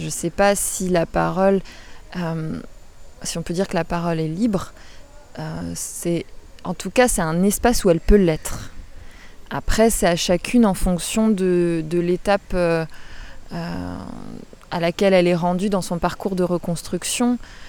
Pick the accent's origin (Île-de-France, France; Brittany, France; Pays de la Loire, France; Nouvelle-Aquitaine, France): Brittany, France; Rennes; étant donné que moi je suis rennaise.